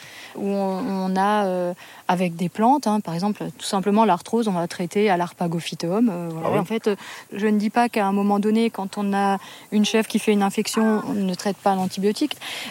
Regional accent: Grand Est, France; comme je viens d'Alsace, les plaines d'Alsace sont remplies de maïs.

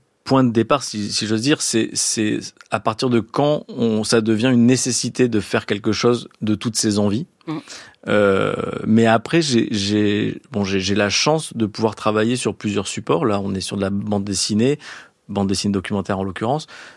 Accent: Lévance, Auvergne-Rhône-Alpes, France; c'est le village où j'ai grandi, Lévance pour ne pas le citer, dans le sud d'Ardèche. Qui est aux confins du Gard et de la Lozère aussi.

